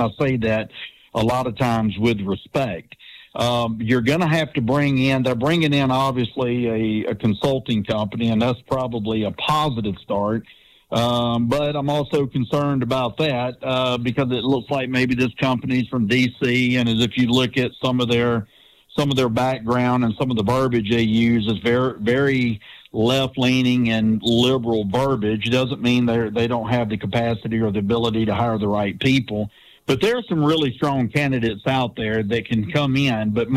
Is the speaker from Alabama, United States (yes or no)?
yes; Prichard, Alabama, United States; Of course, I grew up in Pritchard. And I can remember some of the better days in Pritchard's back in the 70s and the 80s